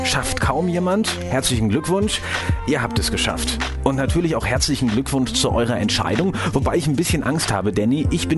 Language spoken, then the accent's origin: German; North Rhine-Westphalia, Germany; am liebsten ein ordentliches Altbier direkt aus meiner Heimat, dem Niederrhein.